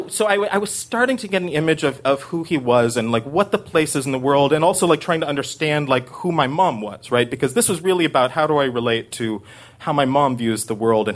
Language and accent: English; Corvallis, Oregon, United States; And I grew up in Corvallis, Oregon, which is like the pro.